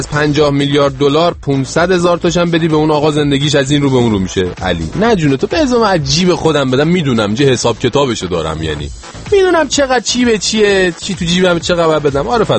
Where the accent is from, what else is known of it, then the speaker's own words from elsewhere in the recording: Tehran, Tehran Province, Iran; ولی خودم تهران به دنیا آمدم، بزرگ شدم. بچه چی؟ ناف تهرونه.